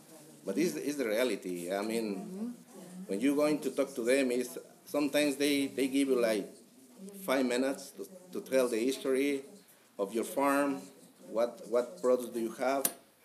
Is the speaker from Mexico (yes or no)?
yes; Mexico City, Mexico; English is a second language; Oh, I am from Mexico City too.